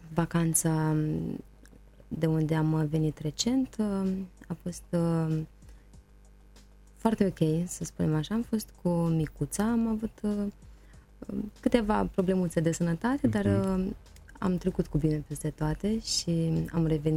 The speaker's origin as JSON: {"language": "Romanian", "region": "Chișinău", "country": "Moldova", "tie": "born or raised there", "said": "Am copilărit aici la Chișinău."}